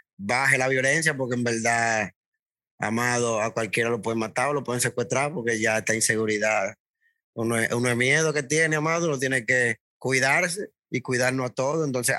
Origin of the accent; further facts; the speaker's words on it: San Cristóbal, Dominican Republic; mi segunda patria, bueno, o mi primera, porque yo nací allá, yo soy de San Cristóbal también, la provincia vecina a la capital, Santo Domingo.